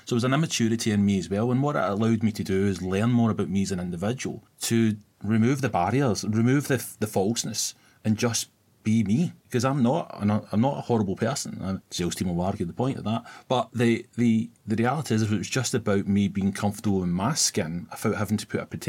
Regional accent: Glasgow, Scotland, United Kingdom; Being Glaswegian as well, my voice can be a little bit harsher sounding.

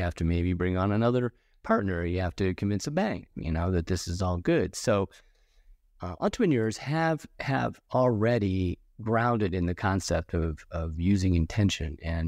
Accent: Akron, Ohio, United States; I grew up in Akron, Ohio.

